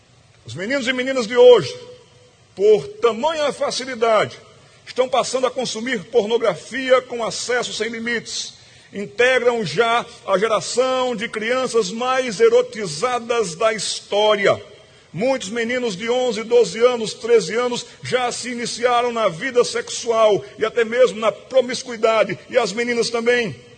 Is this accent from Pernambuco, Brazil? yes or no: yes; Pernambuco, Brazil; Já perceberam pelo meu sotaque que eu sou pernambucano.